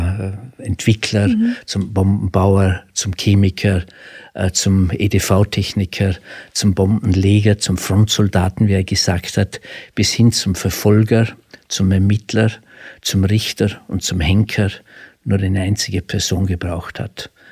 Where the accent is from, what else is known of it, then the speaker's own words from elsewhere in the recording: Vorarlberg, Austria; accent: Alemannic; ich bin jetzt über Nacht angereist von Vorarlberg nach Graz. Sie hören aus meinem Dialekt, ich bin Alemanne.